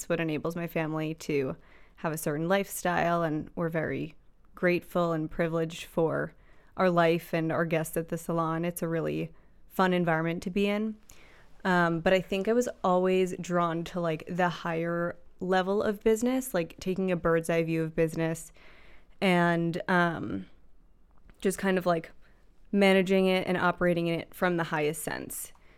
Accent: Long Island, New York, United States; I grew up in Long Island, New York, so my mind immediately goes there. But I split my time in New York City as well.

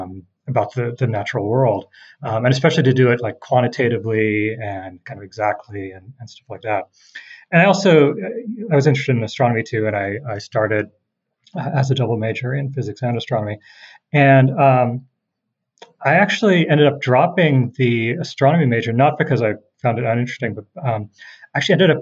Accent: San Diego, California, United States; also born or lived in India / Minnesota; I grew up actually, not too far from you, mostly in San Diego, Southern California. I was born in India, but my parents moved to the U.S. when I was about a year old. I lived in Minnesota a little bit

